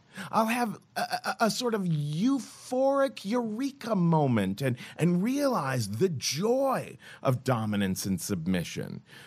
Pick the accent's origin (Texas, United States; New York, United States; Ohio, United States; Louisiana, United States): Ohio, United States; that's easier than saying no because, you know, I'm from Ohio.